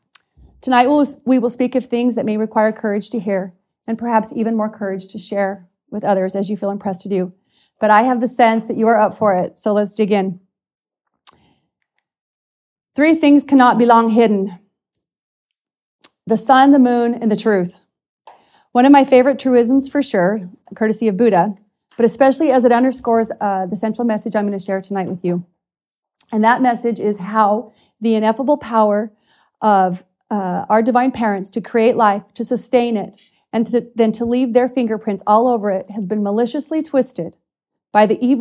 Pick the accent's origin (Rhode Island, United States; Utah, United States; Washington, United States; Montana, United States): Utah, United States; Salem; My husband and I hail from Salem, Utah, so the western part of the U.S., and together we have 13 children.